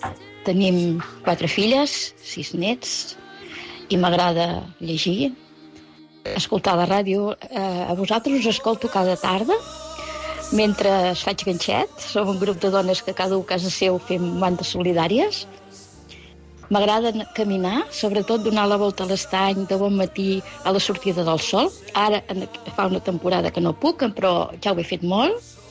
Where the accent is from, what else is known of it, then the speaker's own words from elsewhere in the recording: Banyoles, Catalonia, Spain; de Banyoles i he triat aquesta cançó